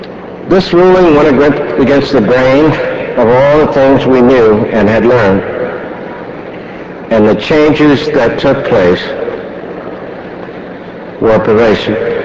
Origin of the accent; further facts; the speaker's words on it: Mount Gilead, North Carolina, United States; as I was in traveling from Durham, from North Carolina Central, to my hometown in Mount Gilead.